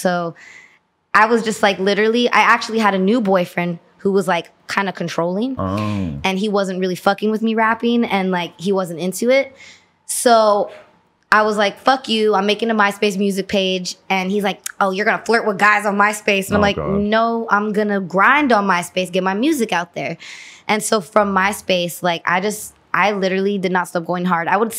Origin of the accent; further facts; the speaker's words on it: Van Nuys, California, United States; born there; Yeah, so I was born in Van Nuys, California.